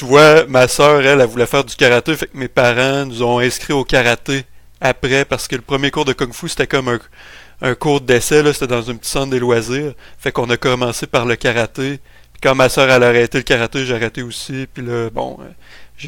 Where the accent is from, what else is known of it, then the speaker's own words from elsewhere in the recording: Quebec City, Quebec, Canada; Ben, moi, je viens de la ville de Québec.